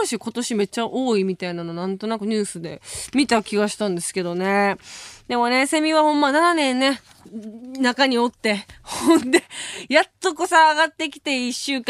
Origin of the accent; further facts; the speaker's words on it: Kansai, Japan; 私関西人なんで